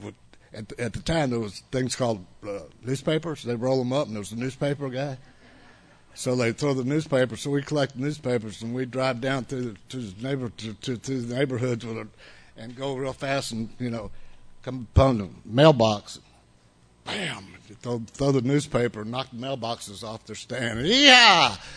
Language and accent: English; Newark, New Jersey, United States; born there; first language Italian; English is a second language; I was born in Newark, New Jersey, in an Italian neighborhood. My mother was Italian. My father was something else. My first language was Italian